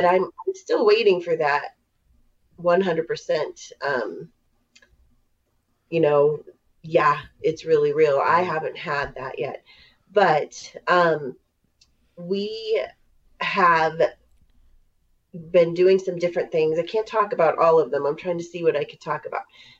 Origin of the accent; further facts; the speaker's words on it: Youngstown, Ohio, United States; I'm from Youngstown and we were right next to Western PA. Like I could walk to it from my house.